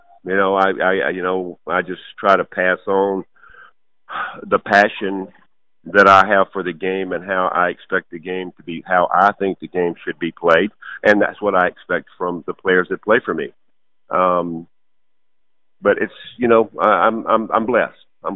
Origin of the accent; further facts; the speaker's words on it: Alabama, United States; I grew up in Alabama. When you grow up in Alabama, if you don't play football, mama don't feed you.